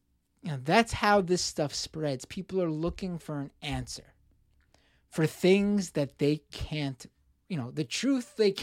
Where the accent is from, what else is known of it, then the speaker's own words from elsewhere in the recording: Queens, New York, United States; as a 15-year-old in my hometown of Queens, New York